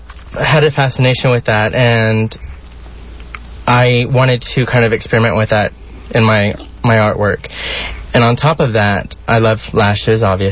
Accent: San Antonio, Texas, United States; now in Houston, United States; No, actually, I am from San Antonio

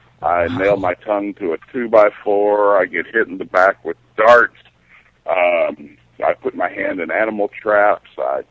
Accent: Nashville, Tennessee, United States; I'm originally from Tennessee.

